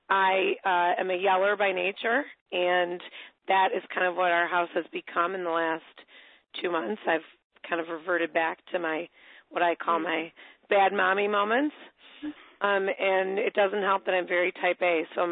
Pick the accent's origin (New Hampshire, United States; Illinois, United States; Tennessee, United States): Illinois, United States; Chicago; now in Naples, United States; I am from Chicago but live in Naples, Florida.